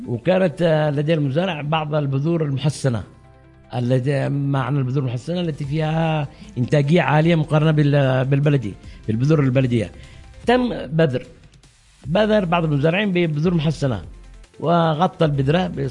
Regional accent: Yemen; مثلا لو نلاحظ عندنا في اليمن أمطار تأتينا على خلال موسمين

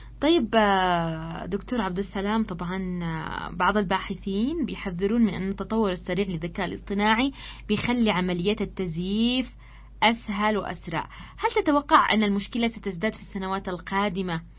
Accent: Yemen; عندنا في اليمن

